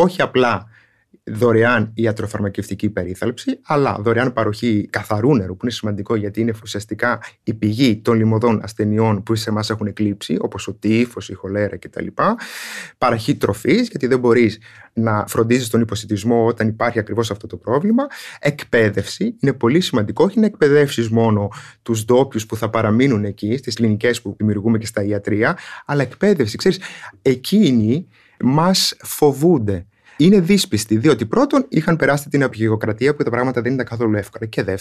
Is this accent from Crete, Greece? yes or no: yes; Crete, Greece; Εγώ κατάγομαι από το Ηράκλειο της Κρήτης, από ένα ορεινό χωριό, στο οποίο επιστρέφω πολύ συχνά, όταν μπορώ τουλάχιστον, από τον προφήτη Ηλία. Εκεί συντοπίτης μου είναι ο Πατριάρχης Αλεξανδρίας και Πάσης Αφρικής, Θεόδωρος ο Δεύτερος